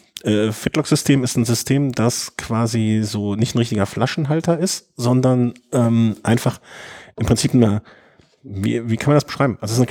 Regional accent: Cologne, North Rhine-Westphalia, Germany; Als Kölner kann ich dazu natürlich so sagen, ist Düsseldorf immer ein Abenteuer

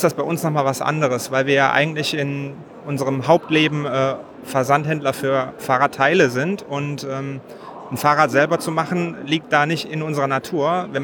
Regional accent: Estonia; Und ich komme aus Estland

